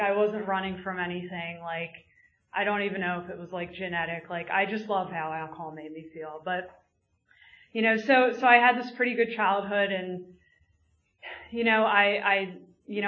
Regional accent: Philadelphia, Pennsylvania, United States; I grew up in Northeast Philadelphia. I've actually never lived outside of Philadelphia

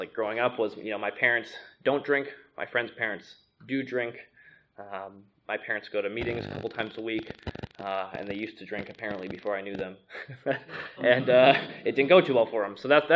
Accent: Wisconsin, United States; So I grew up in Wisconsin my whole life. If you're familiar at all, like it's near Milwaukee

